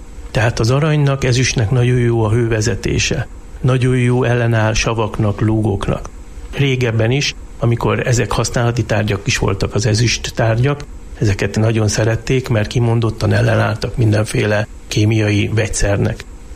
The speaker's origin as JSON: {"language": "Hungarian", "region": "Budapest", "country": "Hungary", "lives_now": "Jászberény, Hungary", "said": "Én budapesti vagyok. 2002-ben költöztem Jászberénybe, de Budapesten folytattam a tanulmányaimat"}